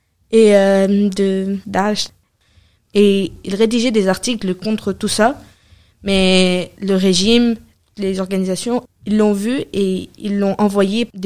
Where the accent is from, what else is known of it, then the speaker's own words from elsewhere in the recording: Damascus, Damascus Governorate, Syria; now in France; Je viens de Syrie, qui se situe en Asie. Je viens de la capitale, Damas, et je viens de la banlieue de Dimashq.